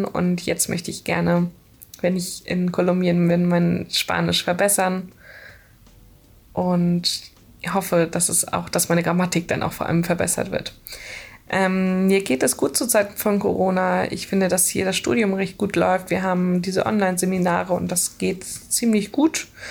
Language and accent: German; Schleswig-Holstein, Germany; ich bin 25 Jahre alt und ich komme aus der Nähe von Kiel, aus einem kleinen Dorf.